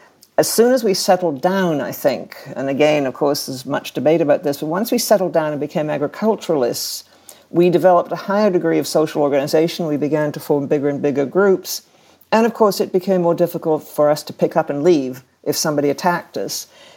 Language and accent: English; Canada; I'm a Canadian